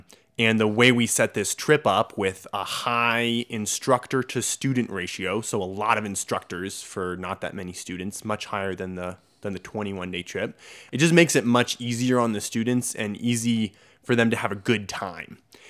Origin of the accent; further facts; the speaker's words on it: New Hampshire, United States; And yes, I'm from New Hampshire